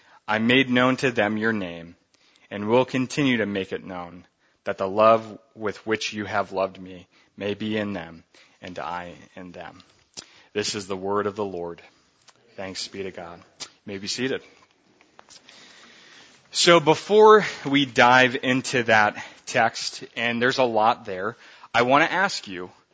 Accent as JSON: {"language": "English", "town": "Long Island", "region": "New York", "country": "United States", "said": "Well, for me, I'm from Long Island, New York. So I know my last meal would have to include some real authentic New York pizza."}